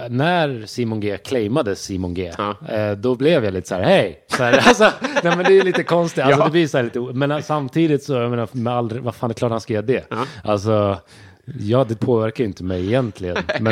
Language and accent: Swedish; Sweden; Jag tycker jag är uppväxt i Sverige. Jag känner inte att jag har så mycket brytning.